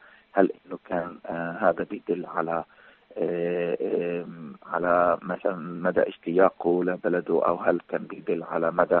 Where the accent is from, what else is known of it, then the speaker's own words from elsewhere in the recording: Palestine; now in Europe; الآن إحنا كفنانين فلسطينيين أو فنانين عرب يعني بشكل أو بآخر في أوروبا